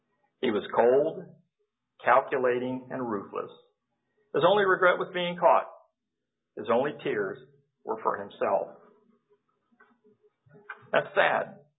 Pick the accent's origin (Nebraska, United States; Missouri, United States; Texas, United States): Missouri, United States; St. Louis; As I said, I'm from the St. Louis area